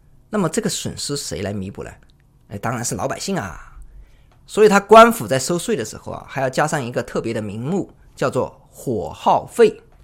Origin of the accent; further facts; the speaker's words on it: Bijie, Guizhou, China; 比如我的家乡贵州毕节，那是穷乡僻壤啊